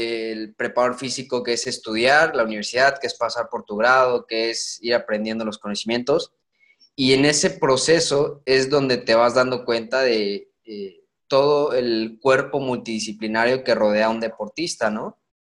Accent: Querétaro, Mexico; yo consigo juntarme con personas muy buenas allá en Querétaro, de donde soy yo

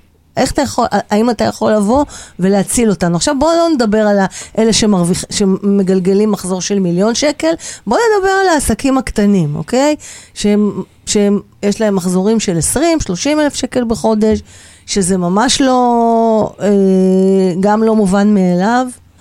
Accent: Tel Aviv, Tel Aviv District, Israel; תל אביבית מקרה קשה.

